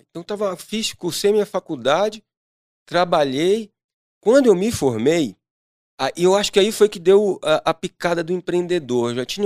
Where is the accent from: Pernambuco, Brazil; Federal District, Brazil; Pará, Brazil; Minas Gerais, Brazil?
Pará, Brazil; Belém; also born or lived in São Paulo / Florianópolis; eu já morei em São Paulo, é a minha quarta cidade, tá? Então, assim, eu sou natural de Belém do Pará.